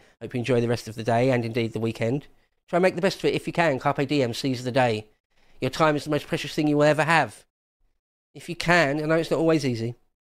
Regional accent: England, United Kingdom; I'm an Englishman. I haven't got a dog in the fight.

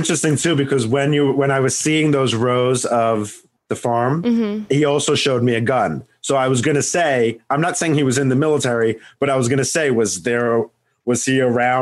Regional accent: Long Island, New York, United States; I'm from Long Island, you know?

